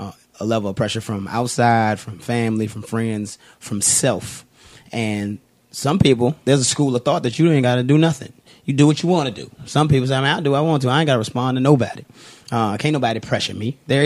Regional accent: Richmond, Virginia, United States; Richmond, Virginia.

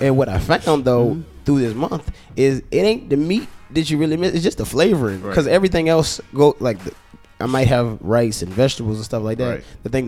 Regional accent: the South, United States; Bread is my issue. I'm from the South too. Yeah. I'm a Southern meal kind of guy.

